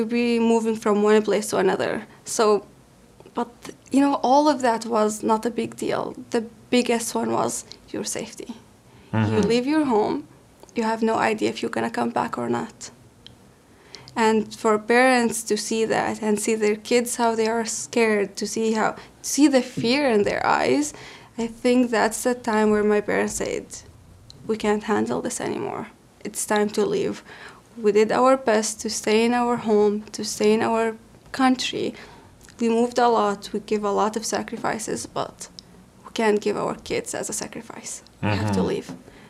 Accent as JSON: {"language": "English", "town": "Daraa", "region": "Daraa Governorate", "country": "Syria", "said": "So Daraa is next to the border with Jordan."}